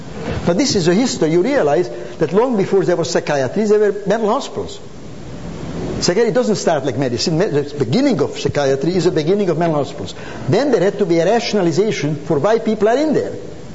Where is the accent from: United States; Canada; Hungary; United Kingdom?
Hungary; English is a second language; Even when I grew up in Hungary, 1920s, 1930s